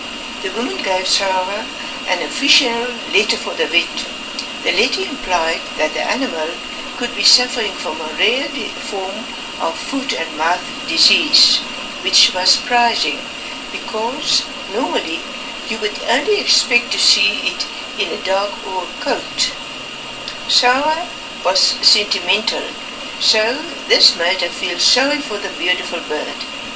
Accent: Vredendal, Western Cape, South Africa; I was born on the West Coast, small little town named Fredendal. It's during the last days it was fairly a big place nowadays, but in my days it was a very small school.

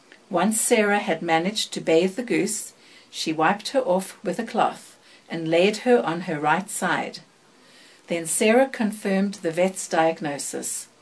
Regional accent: South Africa; moved away; also born or lived in London; I was born in South Africa. I was raised there. I left there in 1988.

